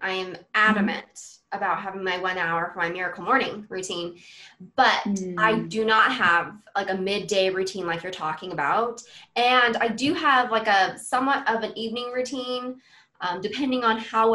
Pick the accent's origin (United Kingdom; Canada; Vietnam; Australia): Vietnam; last year I went to Vietnam. That's my home country.